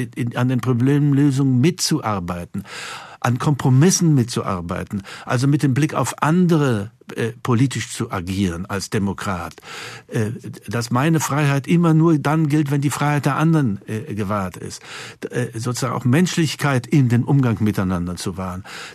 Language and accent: German; Thuringia, Germany; Ja, ich bin in Thüringen aufgewachsen und denke, dass ich auch Land und Leute ganz gut verstehe.